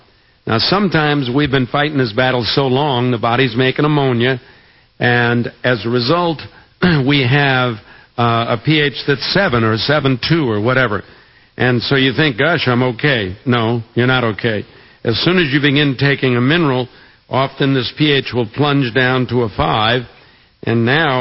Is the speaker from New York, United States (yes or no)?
yes; Valley Stream, New York, United States; when I grew up back there, I grew up in Valley Stream.